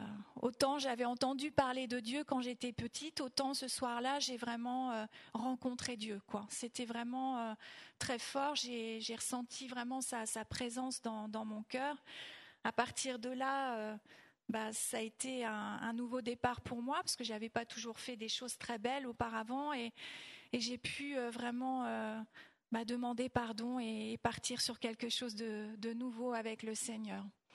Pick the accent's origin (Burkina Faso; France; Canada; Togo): France; Bernay, Normandy; Donc nous venons de Bernay, donc de Normandie effectivement